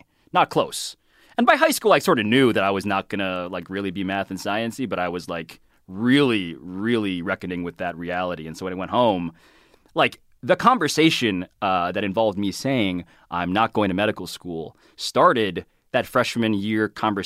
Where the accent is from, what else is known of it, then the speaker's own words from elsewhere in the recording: Manhattan, New York, United States; I'm from Manhattan. Born and raised.